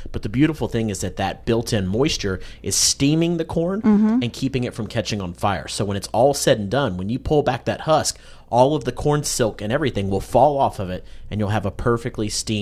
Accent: the South, United States; Growing up in the South, that was sort of our protein of choice

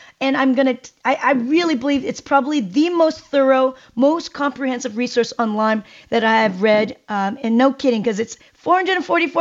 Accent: South Korea; I'm from Korea. I lived there, and we had tons of mosquitoes.

